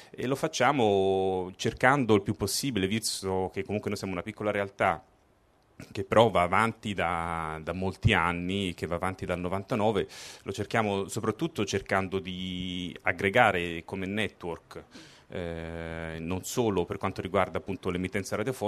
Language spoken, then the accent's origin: Italian; Umbria, Italy; io sono umbro